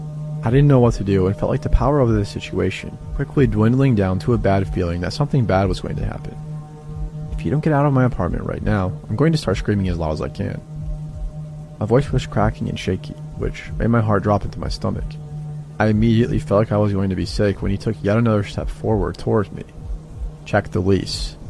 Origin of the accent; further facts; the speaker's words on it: California, United States; Of course, I'm from California, and of course, I didn't read the lease carefully.